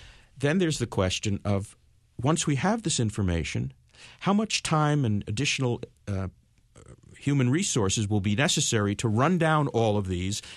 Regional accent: Ware, Massachusetts, United States; I know that a number of years ago in my hometown of Ware

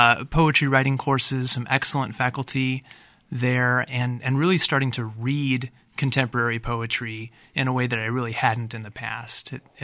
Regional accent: Midwest, United States; Growing up in the Midwest all my life, my wife, the same, grew up in the Midwest.

